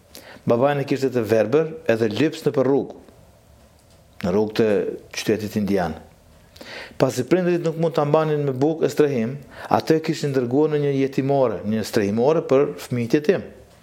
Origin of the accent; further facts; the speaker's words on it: Kosovo; Unë thosh, po, unë jam nga Kosova.